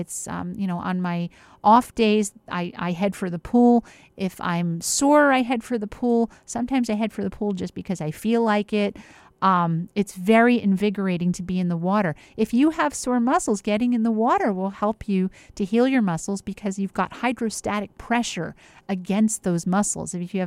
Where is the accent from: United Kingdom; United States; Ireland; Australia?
United States; New Jersey; I grew up in New Jersey, and I think New Jersey is far enough south that you find that it gets hot enough that most people get in the water.